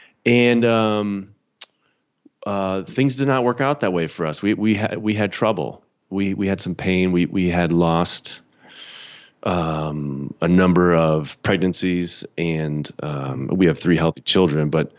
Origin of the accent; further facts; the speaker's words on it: Chicago, Illinois, United States; I'm from Chicago, grew up in the Chicago suburbs.